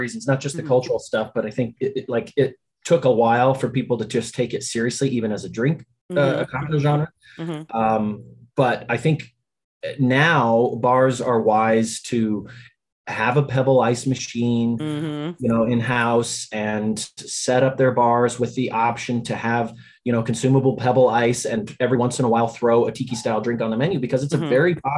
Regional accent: Riverside, California, United States; also born or lived in Torrance / Long Beach; Originally, yeah. I was born in Torrance. When I was five, my family moved from Long Beach to Riverside, and that's where I grew up.

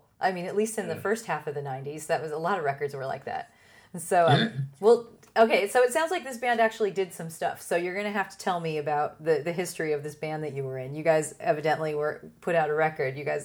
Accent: San Diego, California, United States; I'm from San Diego and then there's LA.

